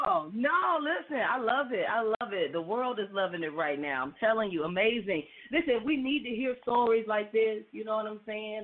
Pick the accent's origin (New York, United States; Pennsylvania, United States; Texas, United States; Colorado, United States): Texas, United States; Fort Worth; I'm from Fort Worth, Texas